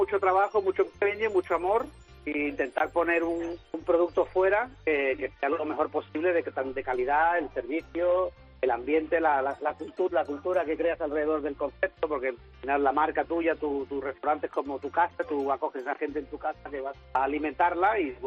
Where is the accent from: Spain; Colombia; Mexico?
Spain; now in United States; Si nosotros somos españoles